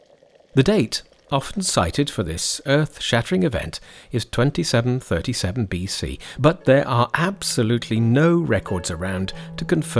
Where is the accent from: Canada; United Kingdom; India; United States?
United Kingdom; As British through and through